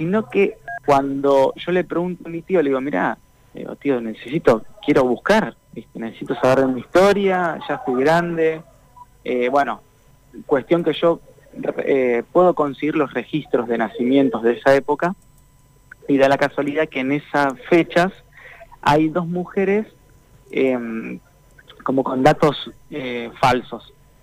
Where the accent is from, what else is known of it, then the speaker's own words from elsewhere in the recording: La Plata, Buenos Aires Province, Argentina; Nací en La Plata y viví en La Plata.